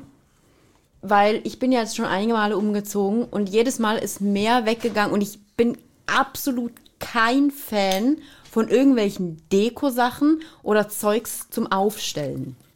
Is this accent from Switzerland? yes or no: yes; Switzerland; Also bei uns in der Schweiz musst du dir auch schon eine Niere verkaufen, um eine große Wohnung zu haben.